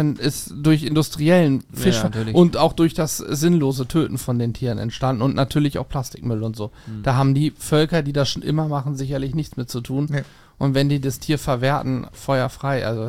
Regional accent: Germany; Ich war noch nirgendwo, wo es rohes Hackfleisch gab, so außer bei uns in Deutschland. Hier ist es irgendwie ganz normal.

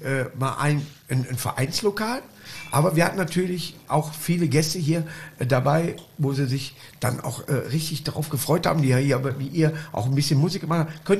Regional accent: Duisburg, North Rhine-Westphalia, Germany; Bei uns in Duisburg, wenn da einer sagt so, ey, was das ist, gib mir das Tang.

